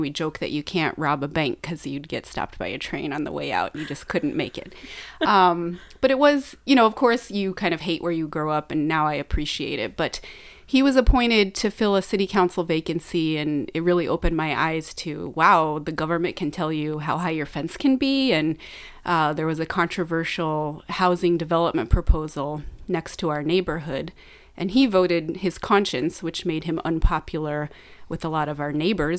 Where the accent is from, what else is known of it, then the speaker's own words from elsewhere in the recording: Galesburg, Illinois, United States; my stepfather was appointed to fill a vacancy on the city council in my hometown of Galesburg, Illinois